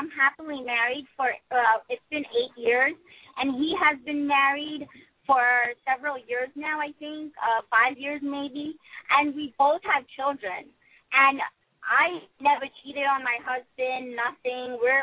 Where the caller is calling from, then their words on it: Massachusetts, United States; Hi. I'm calling from Massachusetts